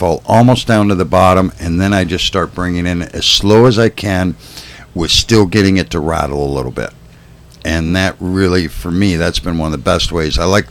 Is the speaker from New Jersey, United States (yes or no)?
no; Illinois, United States; born there; Because I was born in Illinois.